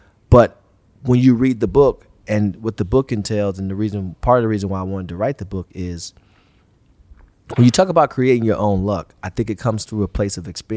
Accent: Cleveland, Ohio, United States; I grew up in the Glenville area, Cleveland, you know, St. Clair, like it's everywhere now, but it's a war zone pretty much.

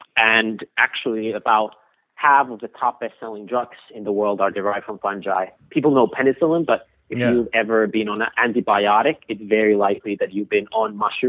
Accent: Finland; So, I grew up in Finland at our family farm. So we've had this family farm since like 16, 19.

